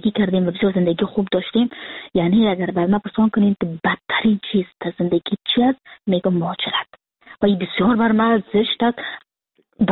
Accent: Afghanistan; moved away as an adult; now in Frankfurt, Germany; من 3 بار زخمی شده بودم، اما هیچ زمان حاضر نبودم که وطنم و کشورم ترک کنم.

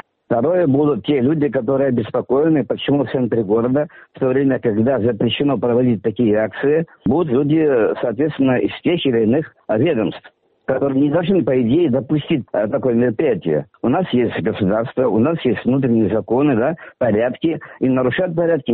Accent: Russia; Да, я россиянин, да, нас что-то волнует

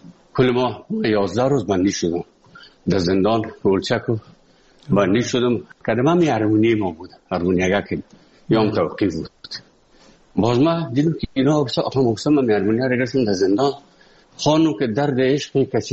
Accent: Afghanistan; now in Moscow, Russia; از افغانستان برامدیم آمدیم سه مسکو

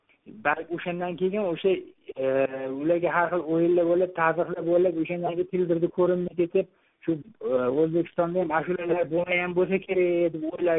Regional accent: Tashkent, Uzbekistan; Men Toshkentdanman

